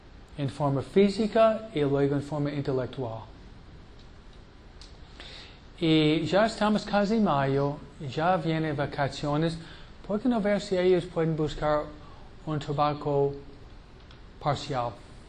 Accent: New York, United States; Fue en Nueva York, ¿no? Yo vengo de Nueva York. Nueva York. Nueva York. Aquí ustedes conocen Los Ángeles, pero no conocen Nueva York.

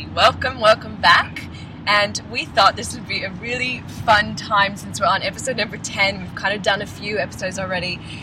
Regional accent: Sydney, New South Wales, Australia; And I'm here from Sydney because we're going to be doing a four-day business meeting.

